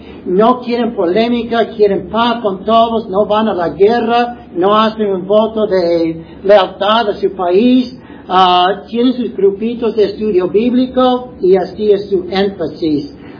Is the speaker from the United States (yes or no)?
yes; United States; hoy en día en partes de los Estados Unidos, de donde soy yo, mucho Amish en Ohio.